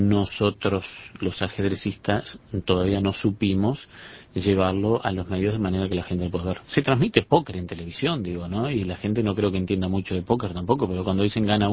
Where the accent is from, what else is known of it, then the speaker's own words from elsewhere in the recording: Carmelo, Colonia, Uruguay; born there; mi familia, somos nacidos en Carmelo.